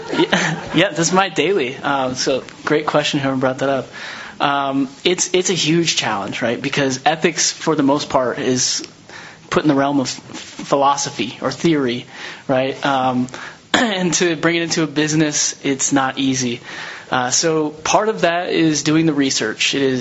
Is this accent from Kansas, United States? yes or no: no; Nebraska, United States; I'm from Nebraska. If you guys don't know where that is, it's right next to Colorado.